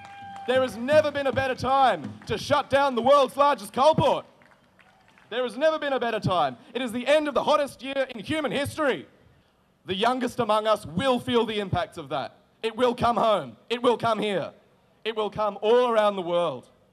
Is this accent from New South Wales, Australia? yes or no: yes; Newcastle, New South Wales, Australia; as a Newcastle boy. I've grown up watching that dispassionate death in coal, leaving my hometown a dozen times a day.